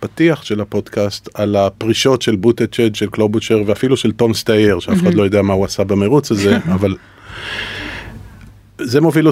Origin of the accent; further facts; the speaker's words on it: New York, United States; now in Israel; גדלתי באמריקה, כלומר חלק גדול מהילדות שלי הוא בניו יורק.